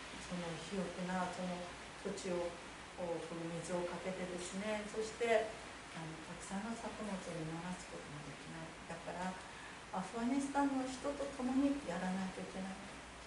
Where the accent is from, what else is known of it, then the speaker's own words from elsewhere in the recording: Yubari, Hokkaido, Japan; 私の夕張の出身、私は夕張キリスト教会というところで作れたんですが